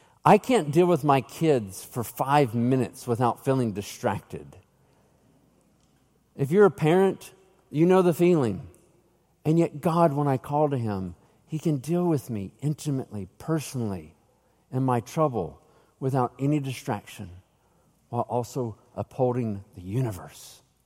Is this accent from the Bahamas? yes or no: no; Tennessee, United States; I grew up in East Tennessee